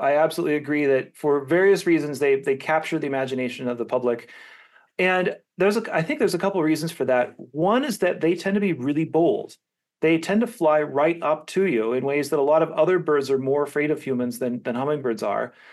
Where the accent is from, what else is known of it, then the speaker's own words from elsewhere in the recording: Seattle, Washington, United States; And I grew up in Seattle, and I remember sitting on the front porch of my parents' house